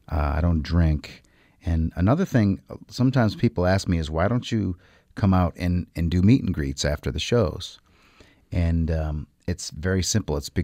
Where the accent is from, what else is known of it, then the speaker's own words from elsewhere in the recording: Syracuse, New York, United States; give me a burger and a salad, you know, and some salt potatoes. Then you'll know I'm from Syracuse.